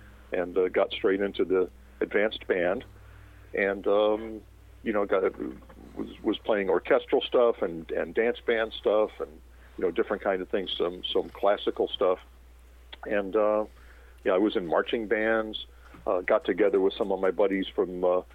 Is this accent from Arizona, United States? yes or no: yes; Phoenix, Arizona, United States; also born or lived in Chicago; I was really young when we left Chicago, so I don't have many memories of that. I grew up really in Phoenix, starting in about 1960, and we lived there through 68